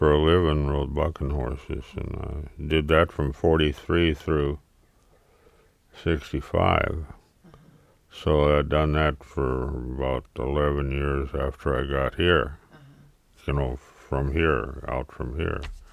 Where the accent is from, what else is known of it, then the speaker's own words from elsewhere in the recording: Winger, Minnesota, United States; I was born in Minneapolis, but I grew up around Winger, just north of the White Earth Indian Reservation up in Red River of the North Country.